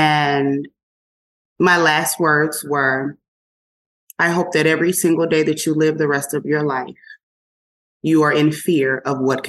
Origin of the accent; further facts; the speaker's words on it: Philadelphia, Pennsylvania, United States; I'm a chick from Philly, from South Philly.